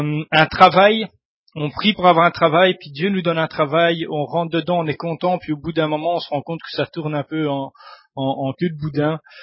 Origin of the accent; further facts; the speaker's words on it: Mons, Wallonia, Belgium; je viens de Mons.